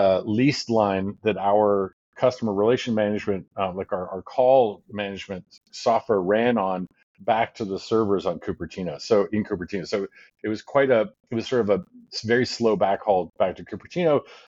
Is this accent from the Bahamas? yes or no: no; Canada; moved away as an adult; now in United States; I grew up in Canada. I wanted to get to the States. I was born in the States, so I had dual citizenship